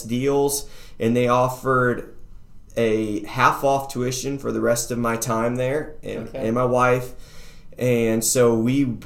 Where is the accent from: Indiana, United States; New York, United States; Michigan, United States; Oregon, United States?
Indiana, United States; South Bend; But I'm from South Bend, Indiana, and went to college in Minnesota at a small college called Pillsbury College, Baptist Bible College.